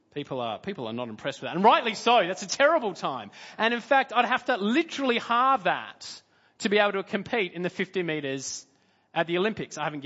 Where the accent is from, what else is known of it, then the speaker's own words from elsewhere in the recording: Australia; I'm an Aussie and they are our representative.